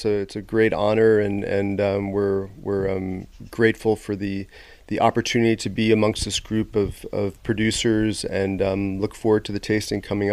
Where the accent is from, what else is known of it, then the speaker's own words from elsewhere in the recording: New York, United States; I grew up in New York and wasn't really raised around wine